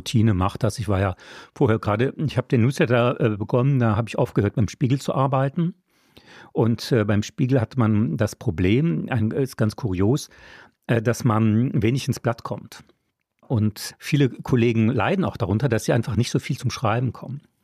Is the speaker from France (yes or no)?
yes; France; Ich bin ja auch Franzose.